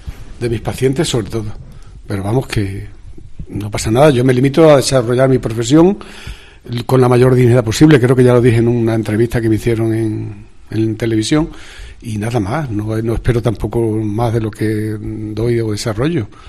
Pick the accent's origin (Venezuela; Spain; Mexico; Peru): Venezuela; born there; moved away; Bueno, nací en Venezuela. Cosa de la vida.